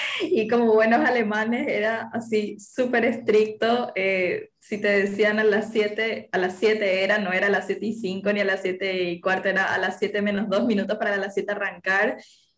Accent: Asunción, Paraguay; creo que no tenemos acento, que es muy neutro, pero ya que lo mencionas, podría ser. No sé, yo soy de Paraguay y nada, de la capital, la Asunción

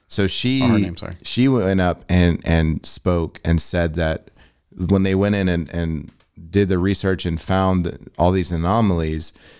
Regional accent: Illinois, United States; I'm from Illinois, which I mean, it is by far one of the most corrupt states in the nation.

